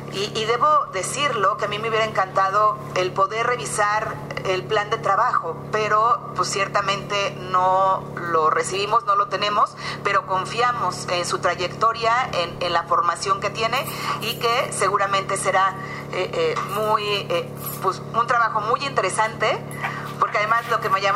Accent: Guanajuato, Mexico; Yo soy del estado de Guanajuato, donde es visitado uno de los santuarios, en este caso en el Cerro del Cubilete, el Santuario a Cristo Rey

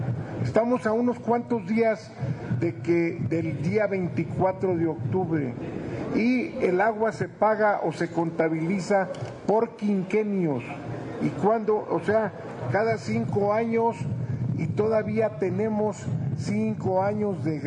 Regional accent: Mexico; El tratado, como mexicanos, a todos nos interesa que se cumpla

